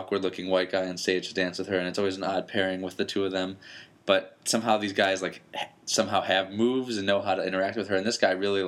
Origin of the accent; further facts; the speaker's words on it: Austin, Texas, United States; And I'd be like, we're from Austin.